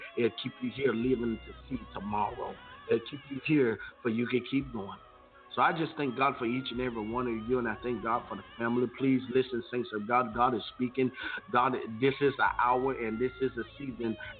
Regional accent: Florida, United States; I'm a firm believer that even though I'm from Florida and there's some devastating stuff happening in Florida

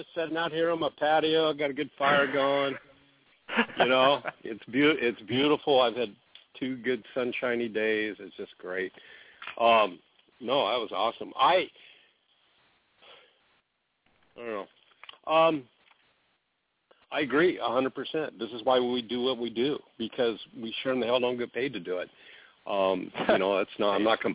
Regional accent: Oregon, United States; also born or lived in Washington; I grew up in Oregon and Washington before the Californians came up here and ruined it.

